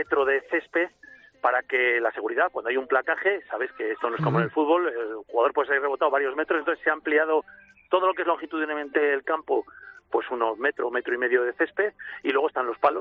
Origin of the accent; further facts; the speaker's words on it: Valladolid, Castile and León, Spain; eso me gusta como vallisoletano que soy